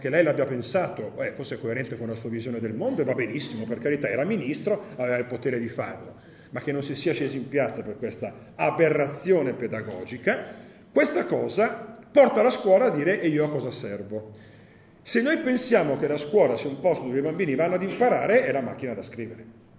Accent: Lombardy, Italy; essendo brianzolo uso quello della Star, che è lì ad Agrate Brianza, vabbè, insomma, andiamo un po' sul territorio

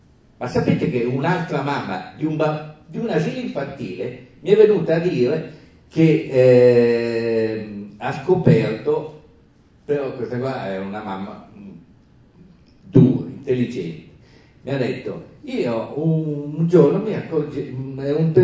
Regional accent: Calabria, Italy; accent: Calabrian; io sono calabrese, adesso sono arrivato all'università, mi prendono tutti in giro, perché parlo calabrese

